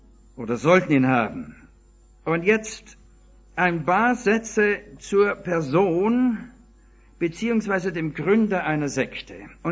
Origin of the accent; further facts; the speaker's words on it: Vienna, Austria; born there; Ich bekenne es, obwohl gebürtiger Wiener, ich habe mehr oder weniger die Fäden zu meinem Heimatland verloren, kenne mich in anderen Landstrichen jetzt doch schon besser aus.